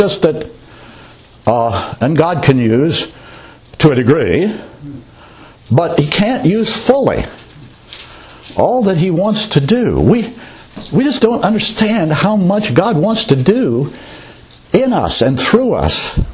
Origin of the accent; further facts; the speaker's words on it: Claypool, Indiana, United States; I never saw in my local Methodist church that I grew up in Claypool, Indiana.